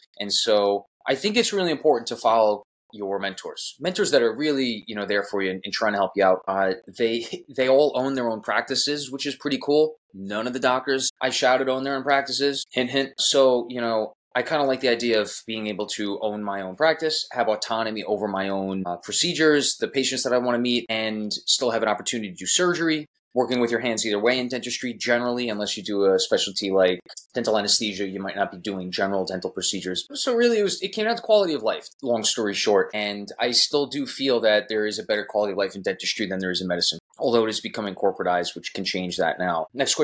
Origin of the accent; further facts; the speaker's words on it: Smithtown, New York, United States; Where am I from? I'm from Long Island, New York. The town I grew up in is Smithtown.